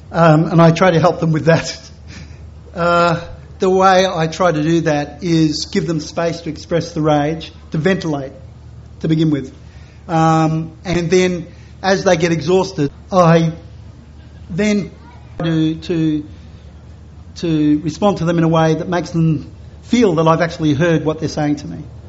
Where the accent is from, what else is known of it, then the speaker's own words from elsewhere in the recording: Australia; I'm from Australia, and I'm sorry.